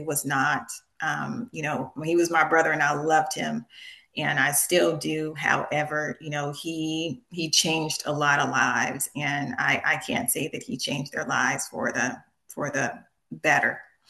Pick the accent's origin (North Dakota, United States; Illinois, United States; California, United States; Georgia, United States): California, United States; Long Beach; you know, I grew up in East Long Beach in a marginalized community, underserved, to say the least, in the 80s during the crack epidemic.